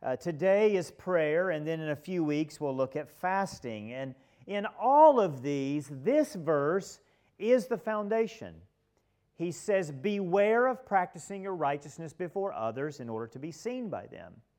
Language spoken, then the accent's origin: English; United States; I'm an American, and Americans love football.